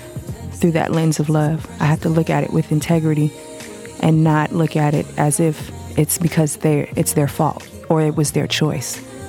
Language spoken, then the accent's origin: English; Sacramento, California, United States; I am from Sacramento, California, and I am a vocalist.